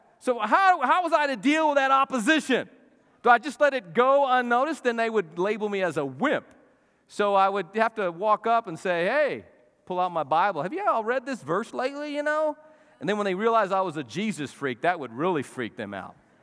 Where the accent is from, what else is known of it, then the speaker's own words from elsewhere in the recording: New Mexico, United States; I was born and raised in New Mexico, and in New Mexico, you learn Mexican judo.